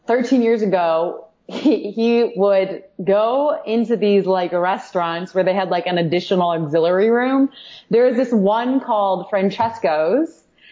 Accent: Indiana, United States; growing up in Indiana where it's you know, really it's farmers and a few.

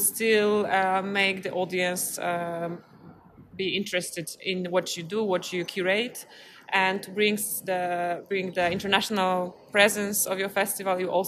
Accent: Poznań, Greater Poland, Poland; English is a second language; I come from Poznań, Poland.

